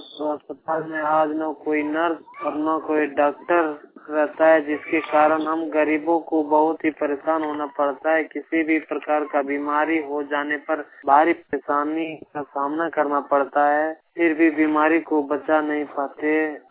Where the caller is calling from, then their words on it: Bande Basoriya, Jharkhand, India; जिला देवघर, झारखंड से बोल रहा हूँ, ग्राम बंदे बसोरिया से।